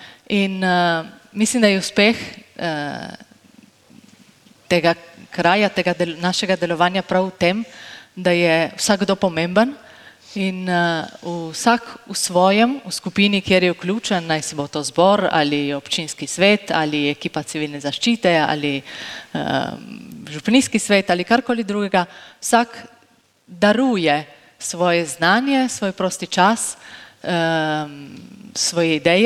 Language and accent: Slovenian; Števerjan, Friuli-Venezia Giulia, Italy; sem odraščala v Števerjanu, to je v kraju, ki lahko rečemo, se ga te dve težnji, negativni težnji, še danes dejansko nista dotaknili